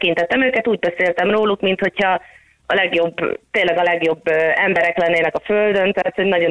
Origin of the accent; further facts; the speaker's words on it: Slovakia; mivel én Szlovákiából származom, tehát hogy egy magyar család voltunk valószínűleg